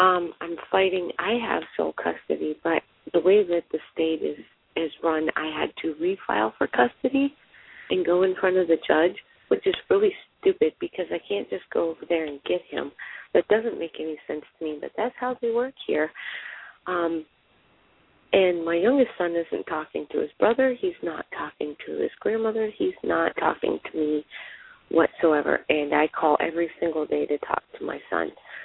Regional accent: Pennsylvania, United States; I'm from Pennsylvania.

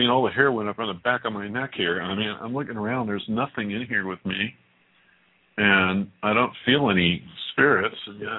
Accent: Scotland, United Kingdom; now in California, United States; I am a Scottish lad trapped in California.

